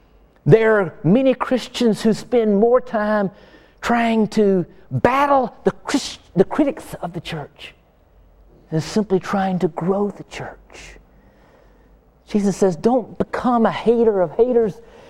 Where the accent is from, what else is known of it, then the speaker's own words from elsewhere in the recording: Birmingham, Alabama, United States; When I was a little boy, 8 years old, I remember looking at the newspaper in my hometown of Birmingham, Alabama